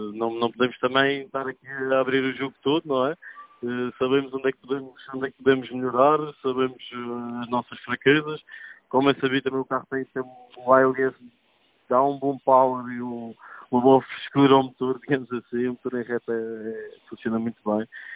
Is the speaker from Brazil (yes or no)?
no; Madeira, Portugal; Como todos sabem, sou madeirense, não é? E como bom madeirense, tenho que saber apreciar um rally, não é?